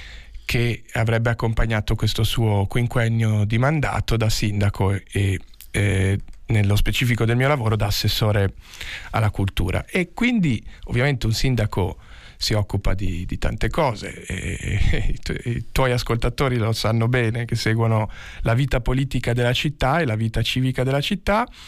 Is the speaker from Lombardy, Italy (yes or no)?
yes; Milan, Lombardy, Italy; born there; io sono nato in un'altra città, sono nato a Milano